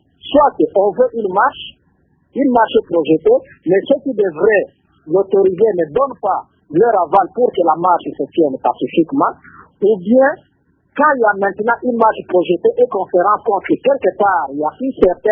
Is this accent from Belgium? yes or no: no; DR Congo; chez nous en République démocratique du Congo